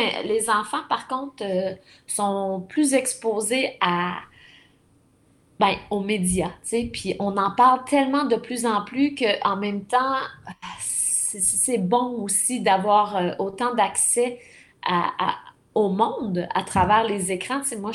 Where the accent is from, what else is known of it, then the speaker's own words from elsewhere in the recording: Quebec, Canada; Je viens de la Abitibi, là.